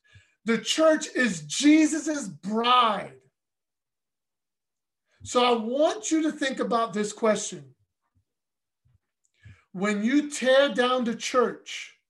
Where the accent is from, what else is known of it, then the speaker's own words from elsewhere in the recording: Brooklyn, New York, United States; I'm from Brooklyn. I was converted in Queens.